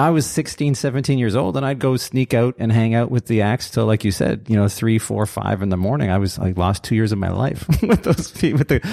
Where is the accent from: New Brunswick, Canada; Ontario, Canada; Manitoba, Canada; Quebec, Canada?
Quebec, Canada; Montreal; Well, my youth was completely messed up because I grew up in Montreal, and there were two cabarets.